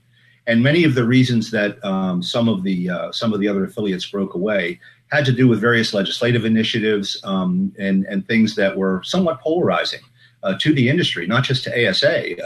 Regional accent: Pennsylvania, United States; now in Virginia, United States; The state I grew up in Pennsylvania has had one forever. Virginia does, where mm-hmm. I live now.

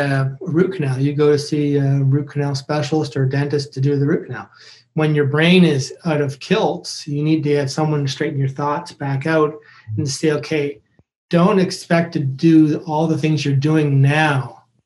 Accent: Canada; because of the way I look or because I'm Canadian or whatever

